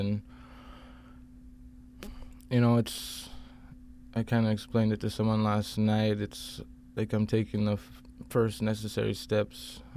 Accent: Dillingham, Alaska, United States; I'm born and raised in Dillingham. I'm 25 years old.

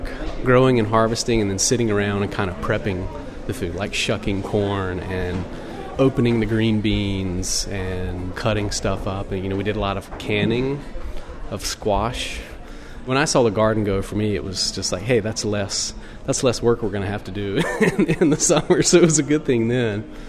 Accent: Burlington, North Carolina, United States; now in San Francisco, United States; I am originally from Burlington, North Carolina. And I've lived here in the Mission for about 7 years.

